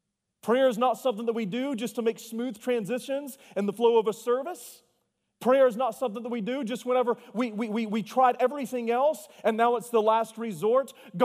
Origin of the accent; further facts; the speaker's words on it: the South, United States; I am from the South, and so you can forgive me.